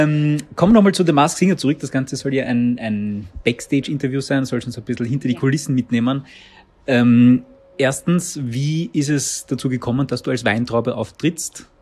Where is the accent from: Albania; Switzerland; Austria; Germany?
Austria; Baden, Lower Austria; Ich komme aus Baden